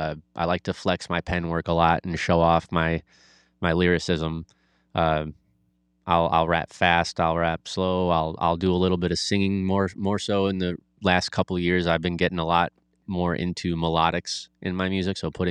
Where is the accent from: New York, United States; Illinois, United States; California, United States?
Illinois, United States; Chicago; You know, I grew up in Chicago and I was around gangs, but I never was a part of that lifestyle.